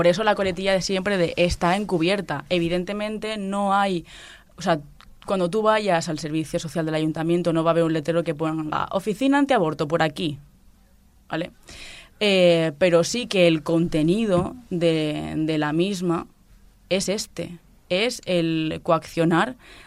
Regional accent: Alicante, Valencian Community, Spain; Si yo, que soy de Alicante, quiero abortar

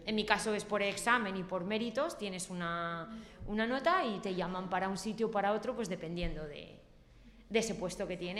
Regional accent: Monóvar, Valencian Community, Spain; yo soy de Monóvar, un poquito más lejos que José Ángel. Vengo todos los días, yo tardo unos 40 minutos más o menos en coche en llegar todos los días.

